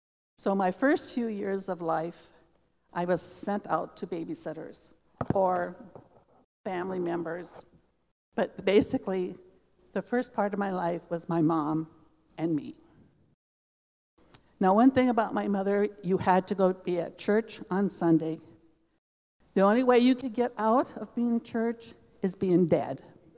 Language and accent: English; Peoria, Illinois, United States; born there; I was born in Peoria, Illinois, in the late 40s.